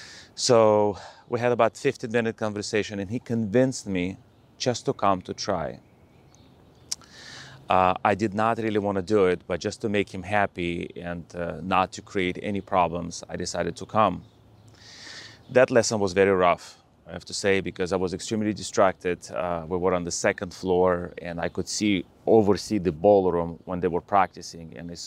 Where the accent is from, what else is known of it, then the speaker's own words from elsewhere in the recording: Russia; born there; English is a second language; I was born in Russia and I'm in the dance business for about 32 years now.